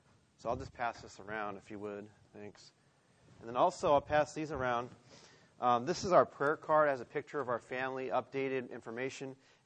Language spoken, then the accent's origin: English; Huntington Beach, California, United States; now in Fresno, United States; We're basically from Southern California. We grew up in Orange County. I'm from Huntington Beach.